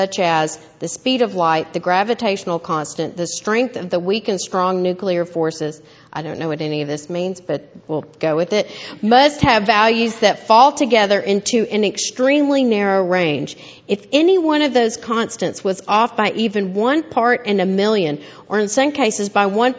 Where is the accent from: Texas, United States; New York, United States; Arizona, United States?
Texas, United States; I'm from East Texas.